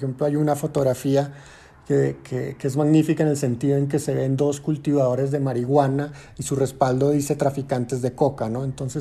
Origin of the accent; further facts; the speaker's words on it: Colombia; siendo colombiano, tengo un nivel de conciencia de lo que significan estos personajes